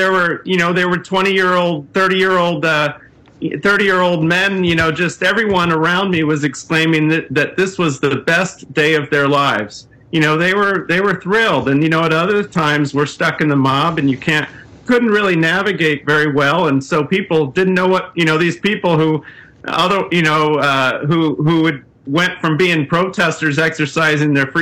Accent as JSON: {"language": "English", "region": "Midwest", "country": "United States", "said": "I'm a white guy, so I I'm from the Midwest"}